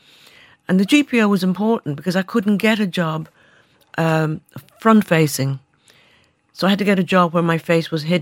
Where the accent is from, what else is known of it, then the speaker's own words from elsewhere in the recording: Kilkenny, Leinster, Ireland; also born or lived in Belfast; because I was raised in an industrial school in Kilkenny